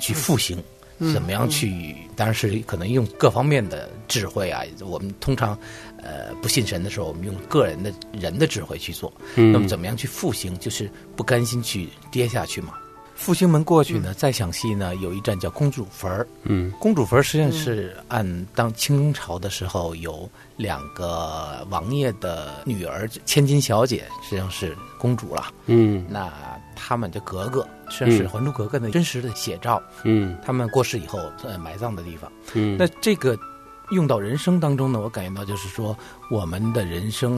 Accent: Beijing, China; 我是北京人，我就愿意用一个例子跟大家去分享

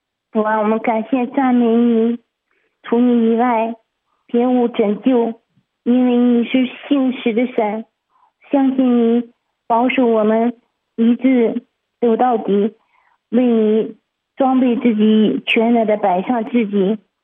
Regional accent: Hebei, China; 我是河北的

